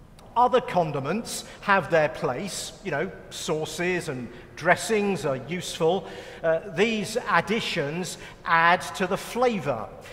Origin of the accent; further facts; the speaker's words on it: United Kingdom; But I'm British, and without salt, I don't know what I'd do.